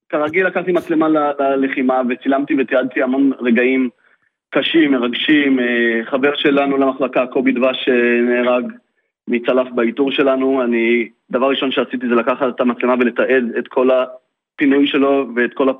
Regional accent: Mitzpe Dani, West Bank, Palestine; אני ממצפה דני

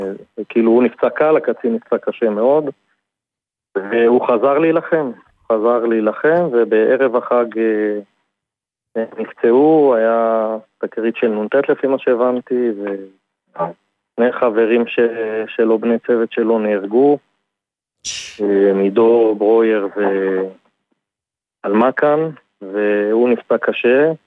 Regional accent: Ma'ale Adumim, Judea and Samaria Area, Israel; ממעלה אדומים

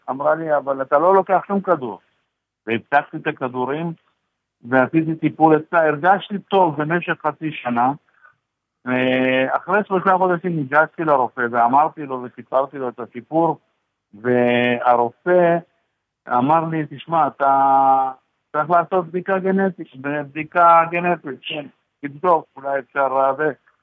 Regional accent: India; now in Israel

